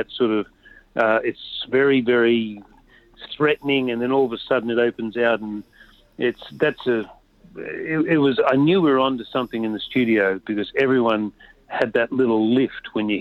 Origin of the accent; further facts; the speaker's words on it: Mackay, Queensland, Australia; it was only with the success of that we realised we could come back to our hometown of Mackay